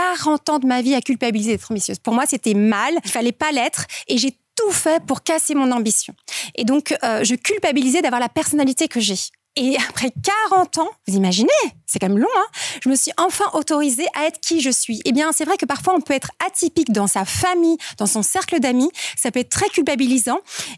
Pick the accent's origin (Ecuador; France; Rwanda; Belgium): Belgium; Je viens de Belgique, c'est le signal, la petite collinette en Belgique de 600 mètres.